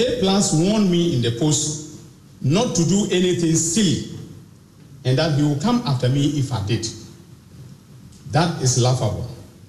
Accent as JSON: {"language": "English", "town": "Zorun", "country": "Ghana", "tie": "born or raised there", "said": "But let him be warned that in my hometown of Zorun, we do not fear mud being thrown at us."}